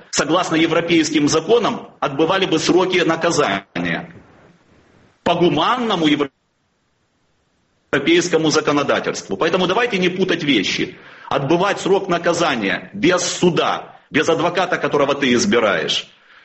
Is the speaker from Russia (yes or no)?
no; Zaporizhzhia, Zaporizhzhia Oblast, Ukraine; в моем родном городе Запорожье, который находится на границе с Донецкой областью